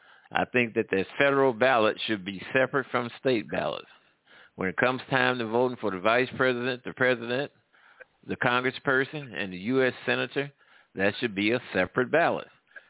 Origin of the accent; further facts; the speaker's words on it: St. Louis, Missouri, United States; I grew up in Missouri.